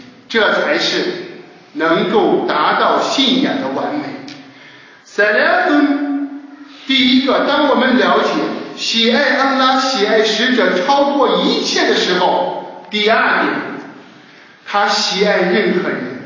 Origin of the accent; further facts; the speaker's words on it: China; 愚昧时代我们中国人对一对方辱骂的最严重的话